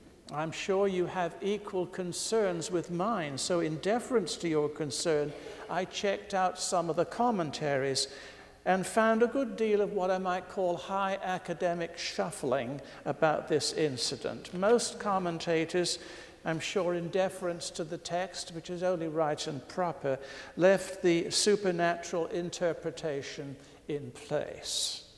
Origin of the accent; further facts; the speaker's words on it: United Kingdom; but I am British, and therefore I have my problems as a cynic. We're born with it, you know.